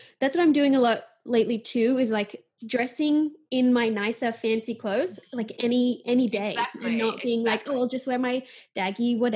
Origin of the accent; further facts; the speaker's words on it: Australia; now in Toronto, Canada; Because well, I'm Australian and so.